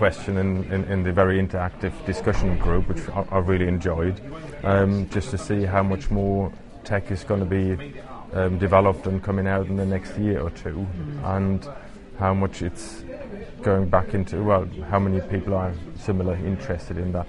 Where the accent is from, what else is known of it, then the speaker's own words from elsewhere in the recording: Stratford-upon-Avon, West Midlands, United Kingdom; Stratford-upon-Avon.